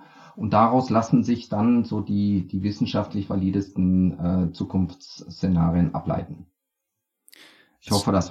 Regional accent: North Rhine-Westphalia, Germany; Also ich bin am Rande des Ruhrgebiets aufgewachsen.

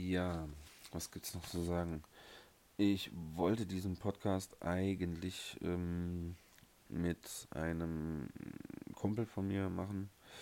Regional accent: Saarland, Germany; Früher in der Grundschule. Natürlich standardmäßig. Also bei uns im Saarland war das auf jeden Fall so.

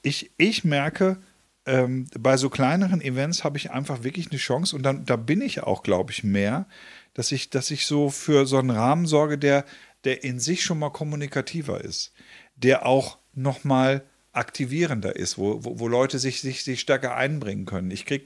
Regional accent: Northern Germany, Germany; born there; muss ich als geborener Norddeutscher, muss ich das auch nicht ständig haben.

